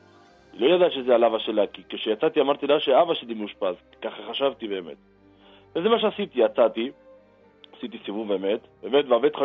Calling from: Argentina; אני מתקשר מארגנטינה.

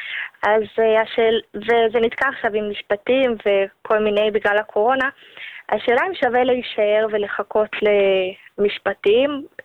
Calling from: Jerusalem, Jerusalem District, Israel

